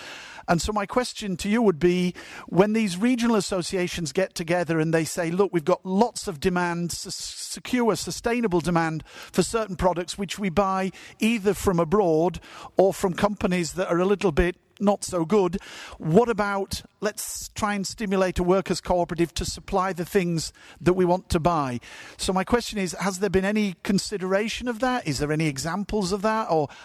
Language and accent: English; United Kingdom; it certainly resonates with me as a Brit.